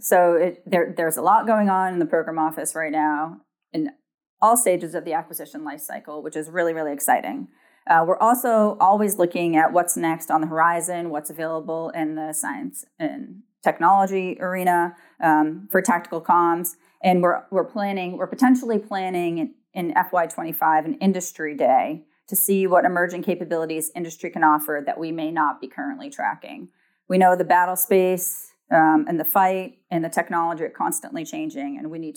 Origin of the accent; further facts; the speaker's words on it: Massachusetts, United States; now in DMV area, United States; I'm not. I am from Massachusetts.